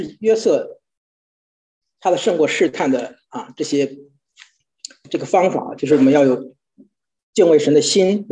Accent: China; 所以我们中国人有个古训叫做君子慎独处

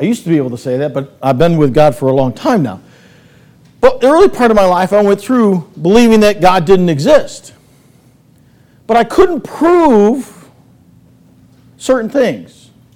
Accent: East Coast, United States; But I am from the East Coast, and my mom opens one present tonight.

